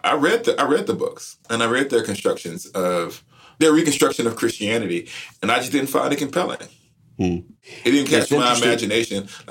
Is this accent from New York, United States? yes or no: no; Alabama, United States; And when I grew up in Alabama, my pastors said that the God of the racists was a false God